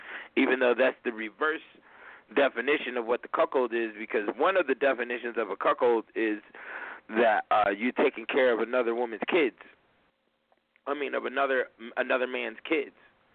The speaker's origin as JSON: {"language": "English", "region": "Midwest", "country": "United States", "said": "I'm coming from the Midwest. You know what I'm saying? So I'm coming up, it's gang culture everywhere."}